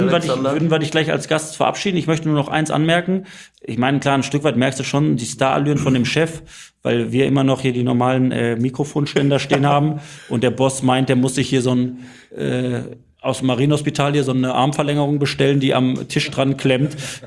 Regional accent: Bottrop, North Rhine-Westphalia, Germany; Ich komme aus Bottrop von dort.

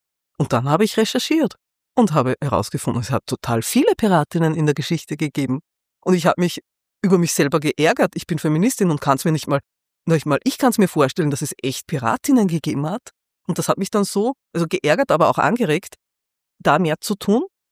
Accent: Austria; dass so viele Sachen, die dort gesetzt sind, die Frauen einschränken, bei uns in Österreich auch bis Mitte der 70er Jahre genau gleich waren.

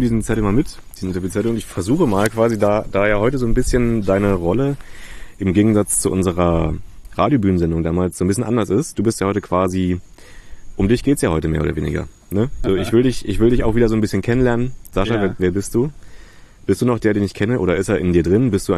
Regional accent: Berlin, Germany; born there; ich bin da geboren in Köpenick

